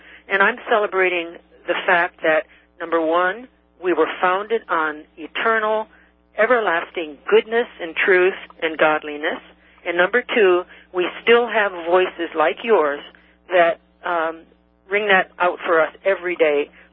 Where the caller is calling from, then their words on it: Michigan, United States; Oh, I'm from Michigan.